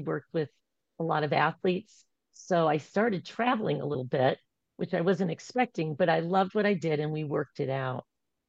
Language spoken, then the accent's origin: English; Michigan, United States; I grew up in Michigan. I was in the middle of 6 kids, like the Brady Bunch.